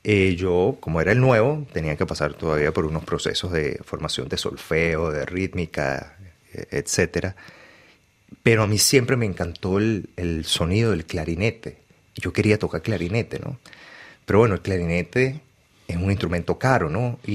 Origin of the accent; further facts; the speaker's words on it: Caracas, Capital District, Venezuela; soy caraqueño.